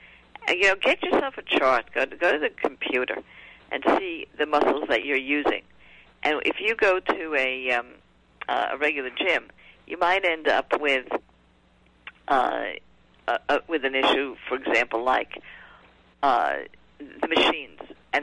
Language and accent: English; Brooklyn, New York, United States; it's just like I grew up in Brooklyn and you grew up in the Oneida Indian Nation.